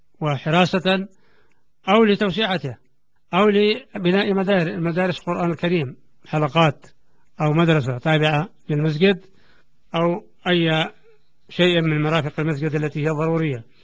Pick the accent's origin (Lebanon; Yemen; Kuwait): Yemen; كان يسمى هذا الوقف عندنا في اليمن وقف طعمة،